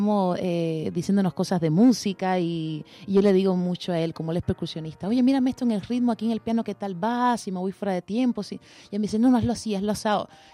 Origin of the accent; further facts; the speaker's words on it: Havana, Cuba; born there; el malecón de La Habana, de Ciudad de La Habana, donde yo nací en la capital.